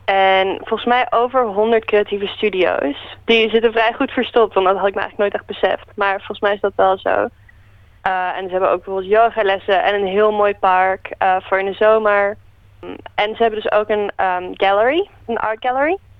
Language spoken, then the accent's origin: Dutch; Amsterdam, North Holland, Netherlands; ik ben van Amsterdam en daar zie je dat gewoon niet al te veel